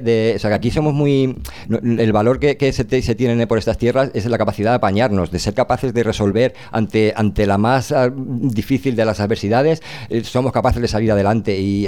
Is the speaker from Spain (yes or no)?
yes; Spain; te das cuenta de que curramos muy bien, que realmente aquí el currante español